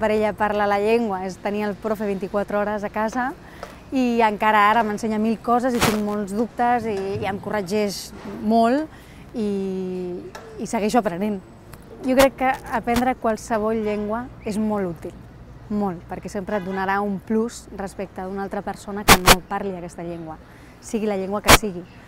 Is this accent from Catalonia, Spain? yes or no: no; Madrid, Community of Madrid, Spain; Catalan is a second language; soc de Madrid, però bueno, què? No, res, que soc de Madrid, però bueno, ho parlo una mica.